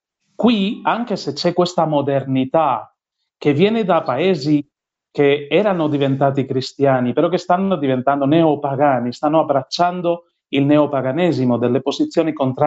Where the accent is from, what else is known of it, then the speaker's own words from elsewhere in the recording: Madrid, Community of Madrid, Spain; Italian is a second language; moved away as an adult; also born or lived in Congo; now in Kenya; Io sono spagnolo, di Madrid, formato in Congo, e da 9 anni sono qui in Kenya.